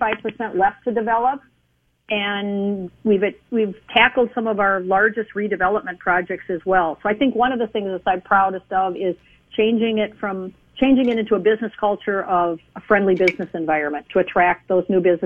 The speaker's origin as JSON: {"language": "English", "town": "Rochester", "region": "Minnesota", "country": "United States", "tie": "born or raised there", "said": "I grew up in Rochester, like you said. So I went to the University of Michigan, got my degree, and then I came back to Minnesota, came back home"}